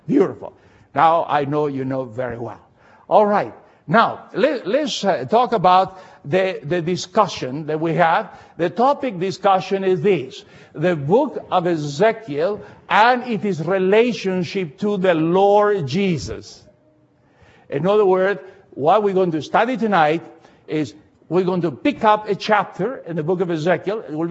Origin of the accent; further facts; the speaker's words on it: Argentina; "I'm from the country of Argentina." And we are exactly 9,000 miles away from one place to the other.